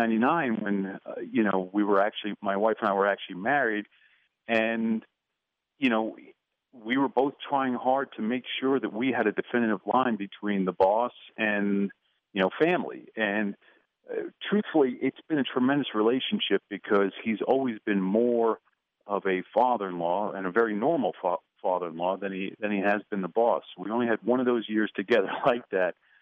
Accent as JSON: {"language": "English", "town": "Washingtonville", "region": "New York", "country": "United States", "tie": "born or raised there", "also_born_or_lived": "Connecticut", "moved": "as an adult", "said": "I grew up in Washingtonville, New York, lived there for 18 years before I went off to college for 5 years in Connecticut."}